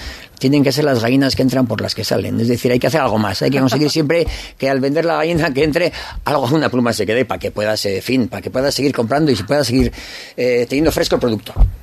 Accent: San Sebastián, Basque Country, Spain; now in Zarautz, Spain; Yo, por ejemplo, soy Donostiarra, pero vivo en Zarauz y estoy encantado

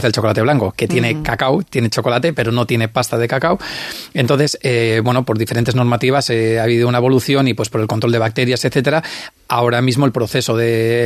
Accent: Basque Country, Spain; nosotros que somos de aquí, de Mendar o de San Sebastián

